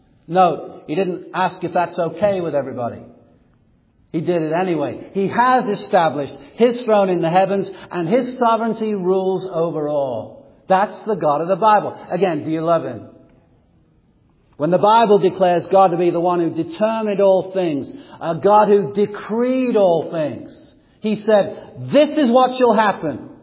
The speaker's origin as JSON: {"language": "English", "region": "England", "country": "United Kingdom", "tie": "born or raised there", "said": "As you know, I was born and raised in England."}